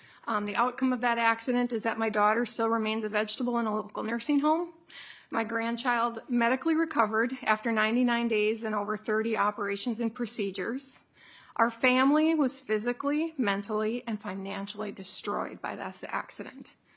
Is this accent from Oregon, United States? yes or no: no; Nisswa, Minnesota, United States; I am from Nisswa, Minnesota.